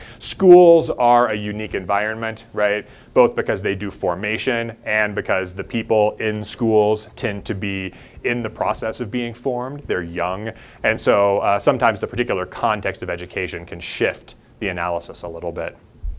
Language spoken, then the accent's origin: English; Missouri, United States; accent: Missouri; No, I grew up in Missouri and had my Missouri accent trained out of me in 4 years of speech and debate in high school. And haven't picked up the Southern accent yet.